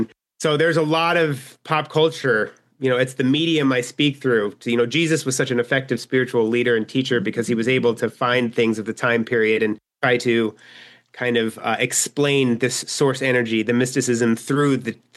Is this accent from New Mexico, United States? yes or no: no; Scottsdale, Arizona, United States; Scottsdale, Arizona.